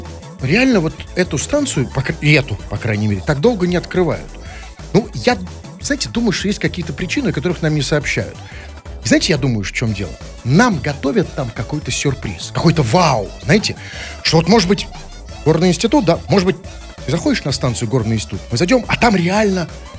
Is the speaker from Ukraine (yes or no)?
no; Saint Petersburg, Russia; Никакого хаоса, потому что мы петербуржцы.